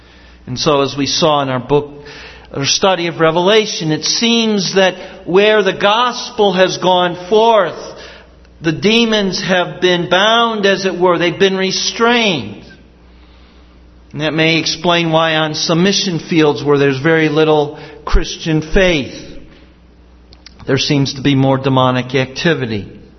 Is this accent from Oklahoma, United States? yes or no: no; Rolling Meadows, Illinois, United States; I tell people I grew up in Chicago. I didn't. I grew up in Rolling Meadows.